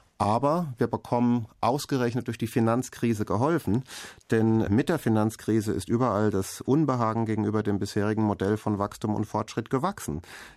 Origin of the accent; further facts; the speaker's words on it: Germany; da sind wir Deutsche sowieso schon relativ weit vorne dran im Tolerieren von Konflikten und Nein-Sagen